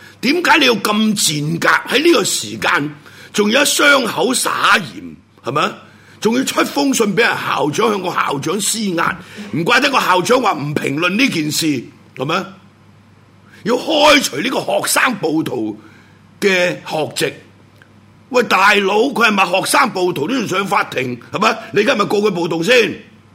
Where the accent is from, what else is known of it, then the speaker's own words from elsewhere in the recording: Hong Kong; 但在你滅亡之前，我們香港人就非常痛苦